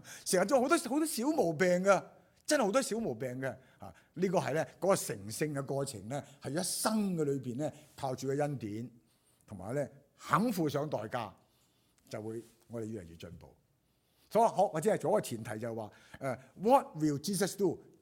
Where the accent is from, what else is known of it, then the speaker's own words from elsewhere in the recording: Guangdong, China; 即系我哋广东人话话，唔好一步通书睇到路啊